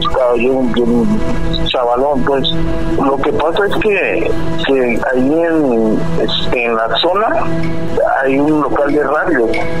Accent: Catemaco, Veracruz, Mexico; now in United States; Bueno, ahorita radico en Estados Unidos.

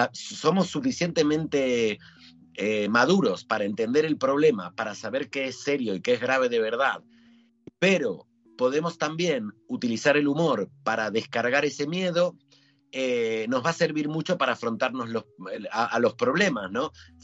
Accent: Argentina; moved away as an adult; now in Spain; yo vivo en España hace 28 años, he cumplido 28 años en España, y me fui de Argentina con 24 años, es decir, he vivido más en España que en Argentina. Pero a mí me gusta mantener mi acento

